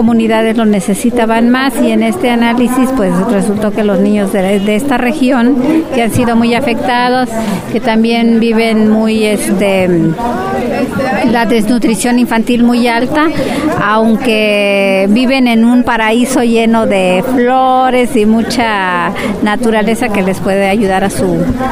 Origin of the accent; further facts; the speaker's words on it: Oaxaca, Mexico; Yo soy de la Sierra Sur, y allá nos donaron mis papás un rancho muy grande y colinda con los loxichas.